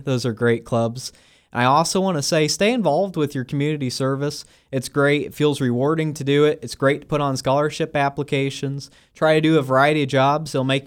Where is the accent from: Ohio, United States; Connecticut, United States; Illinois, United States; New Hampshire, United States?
Illinois, United States; I'm from Mercer County, Illinois.